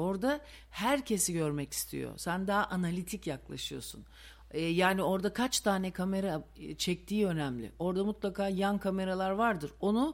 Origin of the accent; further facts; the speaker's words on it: Trabzon, Turkey; Ben de biliyorsun 10 sene doğma büyüme Trabzonluyum.